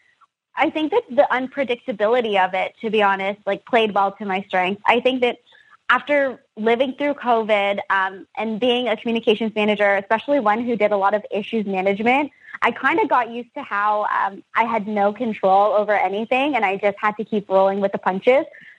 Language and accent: English; Philippines; now in Toronto, Canada; I am a Filipino immigrant woman who lives in downtown Toronto.